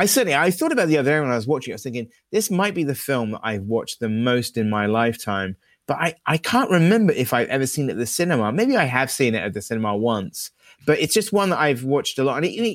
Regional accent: United Kingdom; Also, I have to say, as a Brit

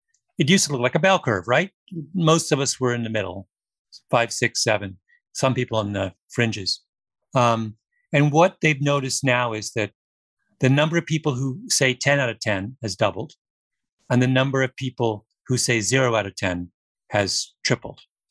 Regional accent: Canada; I'm Canadian

